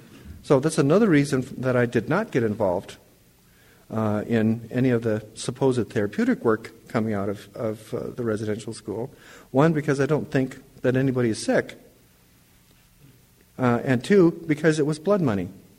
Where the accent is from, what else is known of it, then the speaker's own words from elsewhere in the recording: India; I am a psychologist who happens to be an Indian